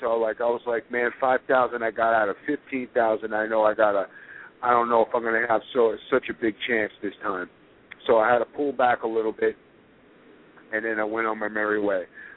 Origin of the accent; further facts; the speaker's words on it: Staten Island, New York, United States; I told them, I'm from Staten Island, New York.